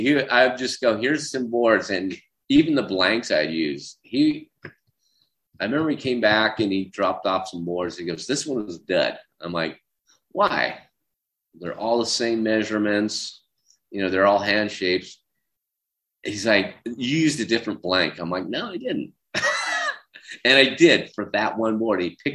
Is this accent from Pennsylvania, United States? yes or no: no; Dana Point, California, United States; growing up in Dana Point, there's three things you did. It was skateboard, surf, and BMX ride.